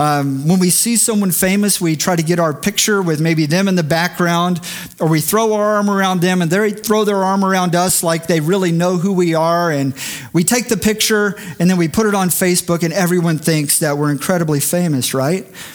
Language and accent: English; Houston, Texas, United States; So growing up in Houston, this event was taking place, and a friend and my younger brother, we went